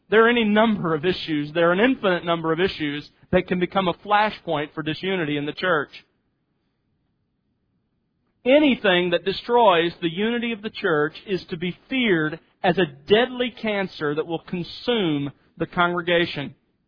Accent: Alabama, United States; I remember one in particular when I was growing up in South Alabama. My father was the music minister in a Southern Baptist church

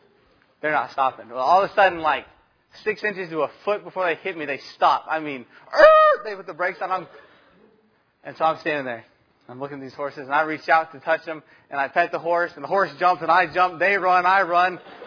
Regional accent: Texas, United States; I'm from Texas. Dallas, Fort Worth area, all I got to know.

